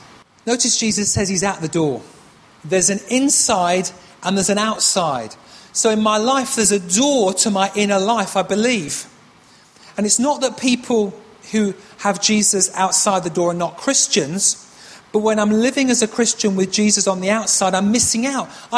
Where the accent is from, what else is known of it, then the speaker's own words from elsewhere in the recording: Windsor, South East England, United Kingdom; I grew up from when I was 2 to when I was 10 near Windsor. I grew up near Windsor Castle and lived in the village very near Windsor Castle.